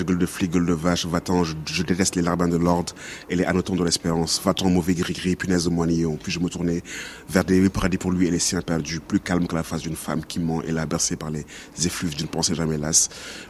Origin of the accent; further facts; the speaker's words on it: Senegal; Et pourtant, je suis sénégalais, loin des réalités spécifiques de leur